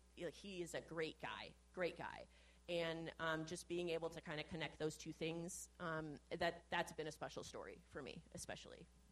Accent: Worth, Illinois, United States; I am born and raised in Worth.

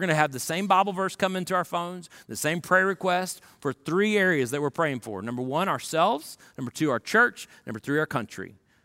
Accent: Florida, United States; now in East Texas, United States; You know, I'm from Florida. We don't have any mountains. For that matter, we live in East Texas.

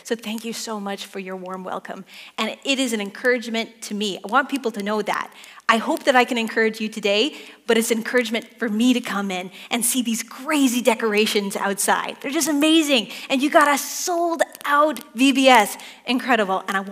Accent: Calgary, Alberta, Canada; So first of all, born and raised in Calgary. I grew up at Altador Baptist, for those who know.

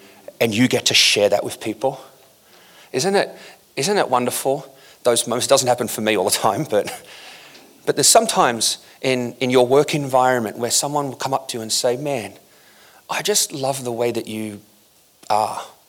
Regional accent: Australia; growing up in Australia. I used to get teased a lot for being a Christian.

